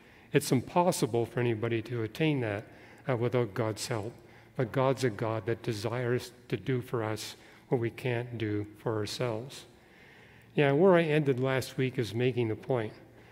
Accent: Canada; when I go back to my home country of Canada

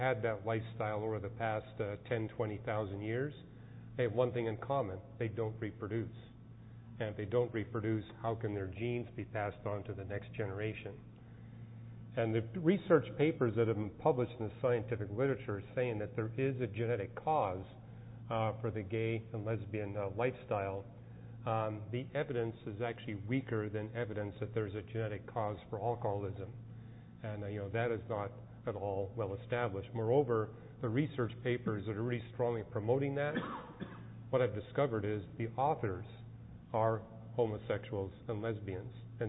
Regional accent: Canada; And I'm from Canada, and when I go back to Canada to preach in churches

